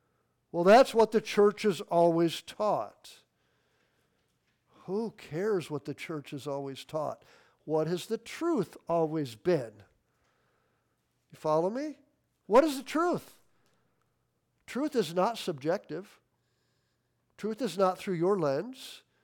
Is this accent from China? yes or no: no; Midwest, United States; I loved growing up in the Midwest.